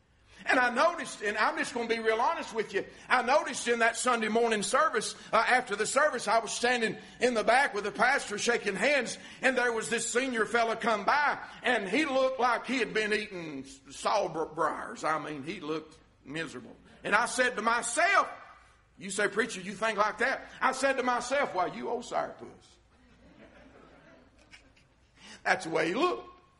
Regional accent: Georgia, United States; also born or lived in North Carolina; as I was growing up, we moved from North Carolina to around Murphy area down to Georgia. And I grew up until I was a big teenager.

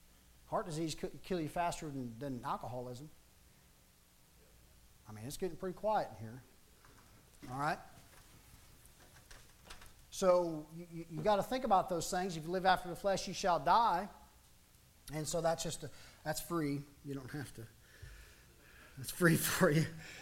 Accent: Washington, United States; born there; Now, for me, I was born up in the Cascade Mountains up in Washington, so I've seen some pretty country.

